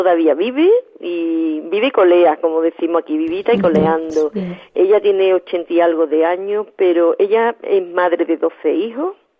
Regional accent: Coria del Río, Andalusia, Spain; es un pescado típico además de mi pueblo, de aquí de Coria del Río, que simplemente es un pez que se pesca aquí en el río

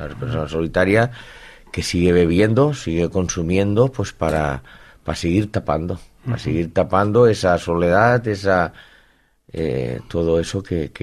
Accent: Amposta, Catalonia, Spain; Yo soy de Amposta, soy de la ciudad del sur de Tarragona

